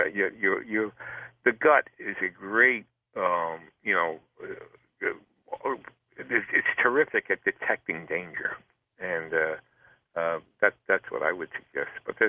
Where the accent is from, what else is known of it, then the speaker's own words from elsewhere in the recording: Huntington, New York, United States; ordered him to go out to Huntington, Long Island, my hometown